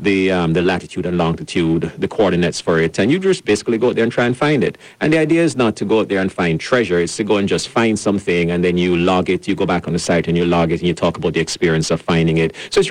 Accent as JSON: {"language": "English", "country": "Jamaica", "said": "I'm originally Jamaican"}